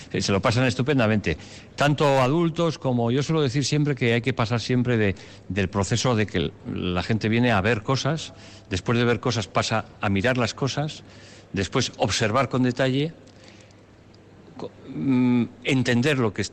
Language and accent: Spanish; Vitoria, Basque Country, Spain; Nosotros somos de Vitoria